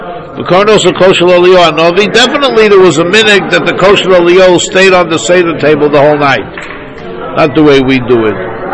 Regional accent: United States; I work with ounces. I'm an American.

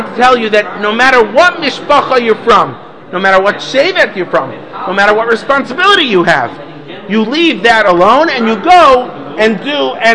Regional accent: New York, United States; Growing up in New York, we have this concept which was don't make eye contact.

